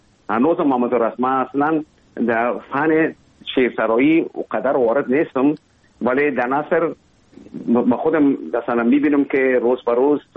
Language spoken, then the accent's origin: Persian; Kabul, Afghanistan; born there; اصلا زادگاه من کابل است، ولی همونطور که گفتم زیاد ما در ولایت هم بودیم